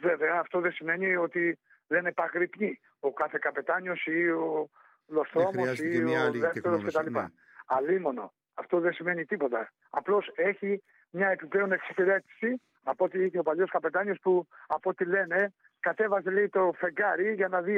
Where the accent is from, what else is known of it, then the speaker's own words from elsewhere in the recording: Salamina, Attica, Greece; Λοιπόν, είμαι από τη Σαλαμίνα. Είμαι από τη Σαλαμίνα.